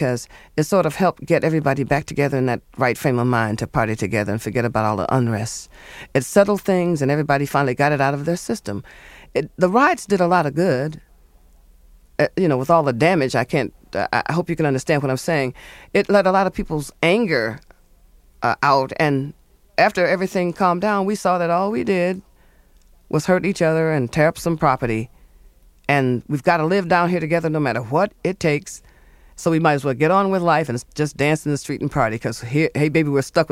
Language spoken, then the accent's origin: English; Eufaula, Alabama, United States; I'm a country bumpkin. I came from Eufaula, Alabama. I knew nothing about the city or the styles of the city.